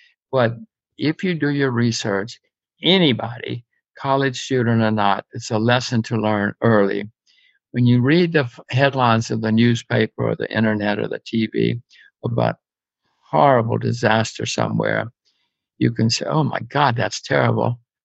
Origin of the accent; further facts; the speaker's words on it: United States; I'm an American, so I cannot.